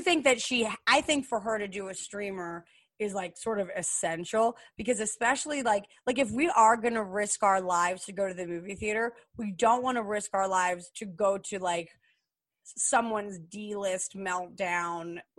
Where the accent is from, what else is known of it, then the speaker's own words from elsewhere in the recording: New Jersey, United States; Of course, I grew up in New Jersey.